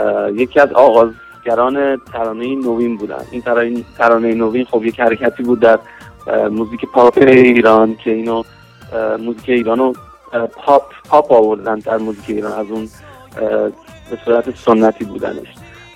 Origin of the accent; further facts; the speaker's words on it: Sweden; also born or lived in Tehran, Iran; متولد سال 1356 در ماه اردیبهشت در تهران متولد شدم، که میشه همون 1977 میلادی در ماه می، و در اروپا در سوئد به قول معروف گراف کردم، اونجا بزرگ شدم.